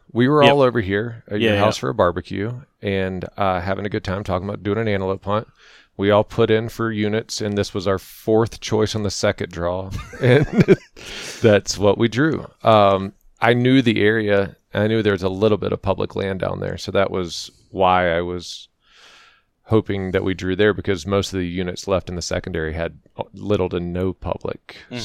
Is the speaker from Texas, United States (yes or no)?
no; Florida, United States; I grew up in Florida.